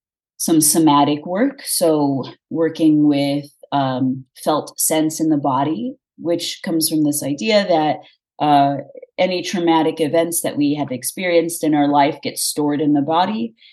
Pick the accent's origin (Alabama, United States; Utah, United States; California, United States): California, United States; born there; I was born in California